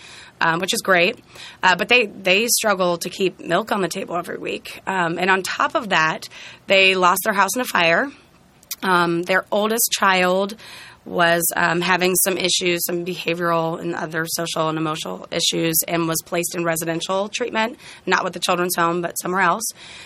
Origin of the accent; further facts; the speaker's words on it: Cincinnati, Ohio, United States; I'm from Cincinnati, and I moved here right after school.